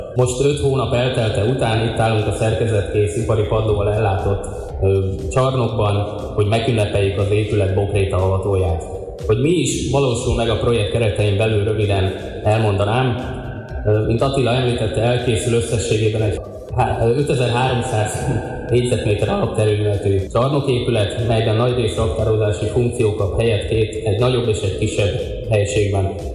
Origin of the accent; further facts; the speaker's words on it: Kalocsa, Bács-Kiskun, Hungary; kalocsai származású révén még nem volt szerencsém ekkora beruházás szülővárosomban megvalósítani